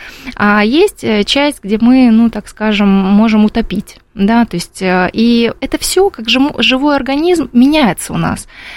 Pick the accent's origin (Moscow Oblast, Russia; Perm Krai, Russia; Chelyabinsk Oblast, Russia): Moscow Oblast, Russia; У нас в поселке живет 1000 домов, ну, то есть это очень много семей, там 5000 людей. Я из Подмосковья, да.